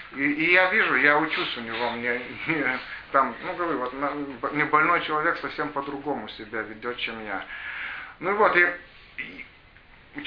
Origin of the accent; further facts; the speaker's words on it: Lithuania; Да, я литовец, живу в Литве